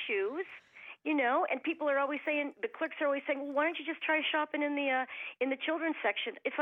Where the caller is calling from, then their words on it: Milton, Massachusetts, United States; I'm calling from near Boston. I live in Milton, Massachusetts.